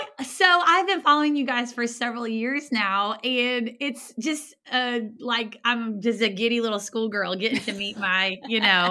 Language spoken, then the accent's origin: English; Marietta, Georgia, United States; I'm actually originally from Georgia, believe it or not.